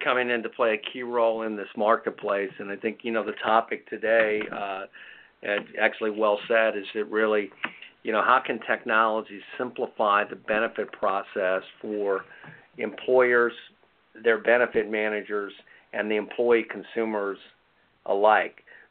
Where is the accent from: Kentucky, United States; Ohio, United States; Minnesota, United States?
Ohio, United States; Columbus; Hey, good to have you here, Rick, and you're coming from my hometown there. If you're coming from